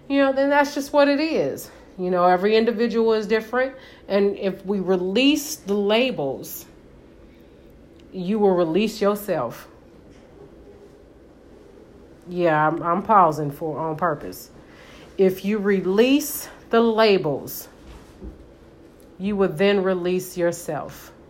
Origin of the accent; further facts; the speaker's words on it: Indianapolis, Indiana, United States; We're both from Indianapolis, which was ironic.